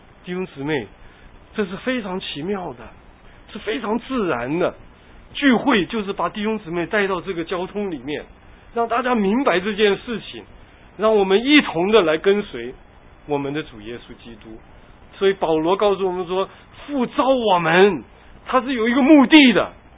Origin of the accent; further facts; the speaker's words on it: China; 这个凤仙花就是我们中国人讲的紫荚花。啊，我们小的时候，我们院子周围很多的女孩子就把它摘下来了